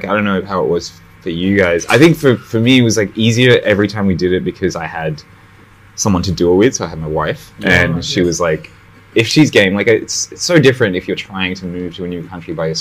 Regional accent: Sydney, New South Wales, Australia; also born or lived in Delhi, India; I'm from Sydney. Oh, so I grew up in Sydney.

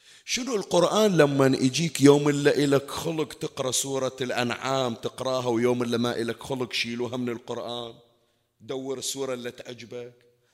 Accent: Bahrain; الصوت الثاني اللي طلع إن شاء الله ما موجود عندنا بالبحرين

